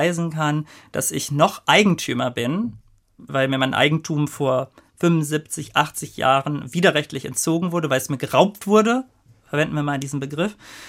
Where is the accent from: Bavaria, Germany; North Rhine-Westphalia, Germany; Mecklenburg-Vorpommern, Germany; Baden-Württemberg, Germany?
North Rhine-Westphalia, Germany; Cologne; ich komme aus Köln, also bringe ich jetzt auch mal ein Kölner Beispiel